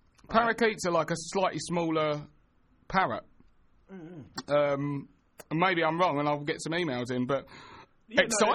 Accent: East of England, United Kingdom; I grew up in Essex, like, there weren't many black people around.

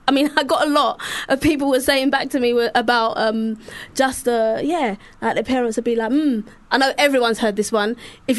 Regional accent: Sierra Leone; she didn't realise I'm really from Sierra Leone.

